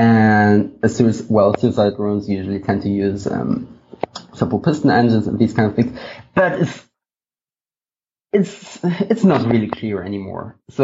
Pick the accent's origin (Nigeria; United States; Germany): Germany; English is a second language; I'm from Germany, it might be different in the US